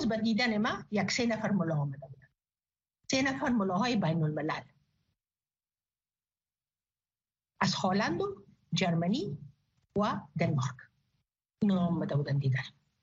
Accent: Afghanistan; من افغان هستم.

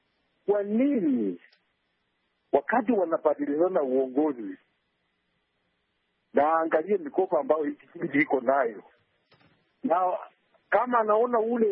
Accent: Malakisi, Bungoma County, Kenya; Natoka Sango ya Malagizi, Bungoma, Kenya.

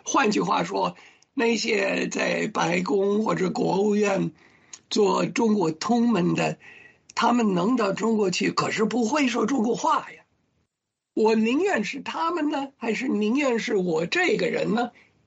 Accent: United States; Chinese is a second language; 对不起，我是美国人，某某人的电话多少？

